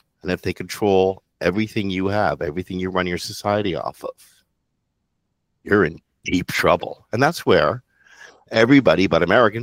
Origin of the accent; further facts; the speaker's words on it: Canada; And I'm speaking as a Canadian.